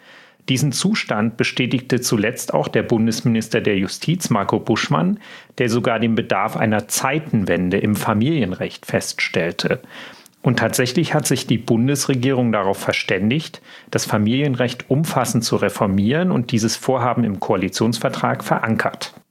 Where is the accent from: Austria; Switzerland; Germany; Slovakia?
Germany; Leipzig, Saxony; ich komme aus Leipzig und sitze hier im Studio